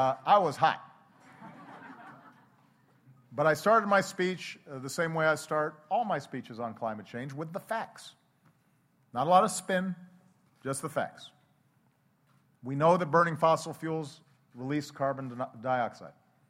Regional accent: Hawaii, United States; And part of it maybe is growing up in Hawaii, where every day you appreciate the wonder of your planet

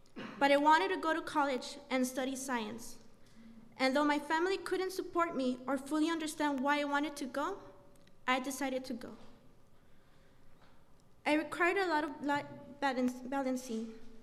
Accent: El Paso, Texas, United States; Born and raised in El Paso's rich culture of Tex-Mex, I come from a family that values honesty, integrity, and hard work.

